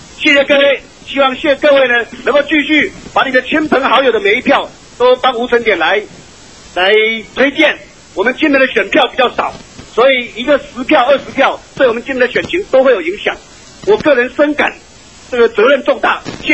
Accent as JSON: {"language": "Chinese", "country": "Taiwan", "said": "没有损失我们台湾人的利益"}